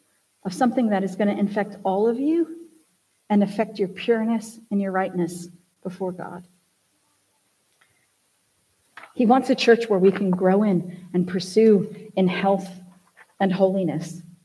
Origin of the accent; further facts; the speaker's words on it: California, United States; So I'm from Southern California.